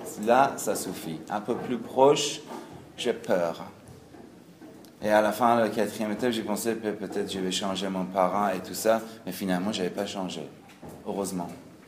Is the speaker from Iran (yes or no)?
yes; Iran; French is a second language; also born or lived in Greece